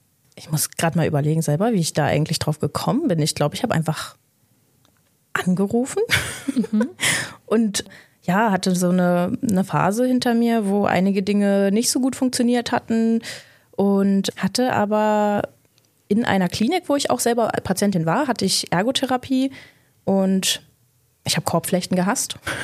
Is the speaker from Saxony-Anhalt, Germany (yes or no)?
yes; Wernigerode, Saxony-Anhalt, Germany; also born or lived in Berlin; now in Magdeburg, Germany; 26 Jahre jung. Ja, und ich komme aus Wernigerode eigentlich. Dann war ich eine Zeit in Berlin, jetzt bin ich in Magdeburg und sehr froh, hier zu sein.